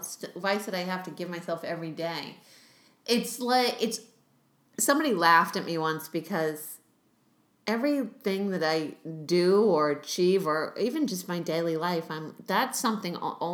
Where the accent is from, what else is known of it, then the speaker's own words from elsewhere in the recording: Boston, Massachusetts, United States; now in Los Angeles, United States; I mean, I did it in Boston first. I'm from Boston. I found that in Boston.